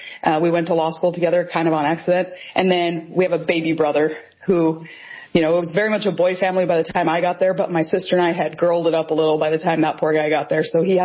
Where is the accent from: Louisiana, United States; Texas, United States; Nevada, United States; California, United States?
Nevada, United States; Hiko; also born or lived in Cedar City, Utah; I was born in Cedar City, Utah. My family lived in Hyco, Nevada, which is a tiny, tiny little town across the border in Nevada. Cedar City was town for us.